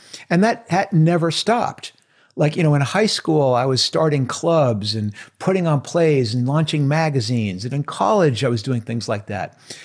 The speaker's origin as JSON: {"language": "English", "region": "New York City area", "country": "United States", "tie": "born or raised there", "said": "Well, I grew up in outside of New York City. I mean, I grew up in a little place about 40 miles where everyone in the city considered, that's upstate, that's the country."}